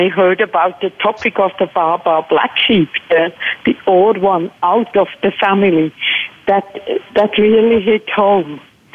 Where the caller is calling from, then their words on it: Thun, Bern, Switzerland; I'm calling in from Thun, Switzerland.